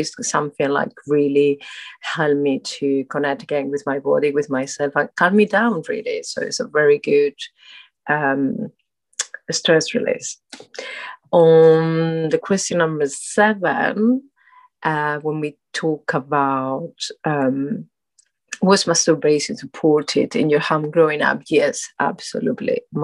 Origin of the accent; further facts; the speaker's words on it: Spain; English is a second language; now in United Kingdom; I'm 43 years old. I'm straight. My country, I'm from Spain, but I'm based in UK, in England.